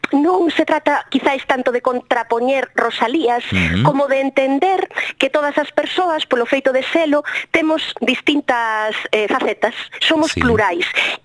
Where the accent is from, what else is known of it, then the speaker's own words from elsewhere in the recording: Galicia, Spain; a tarefa pendente como galegos e tamén como estudiosos en xeral da literatura